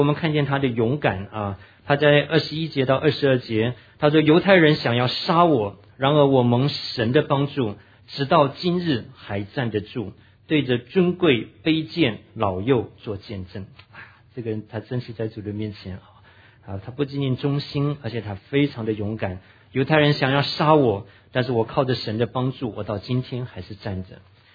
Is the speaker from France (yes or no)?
no; China; 而且神也真的使用我们中国人啊